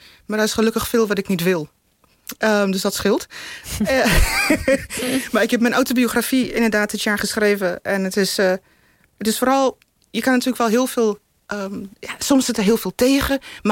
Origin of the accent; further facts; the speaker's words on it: Cape Town, Western Cape, South Africa; In Kaapstad. Ik ben natuurlijk wel midden in de tijd van apartheid geboren.